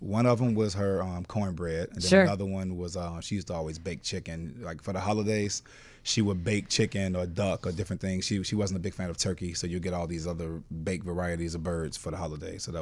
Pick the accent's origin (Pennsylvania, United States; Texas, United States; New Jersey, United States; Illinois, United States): Illinois, United States; Chicago; Actually, I'm from Chicago. I was born and raised in Chicago, but Luella, which is my great grandmother, she's from Mississippi.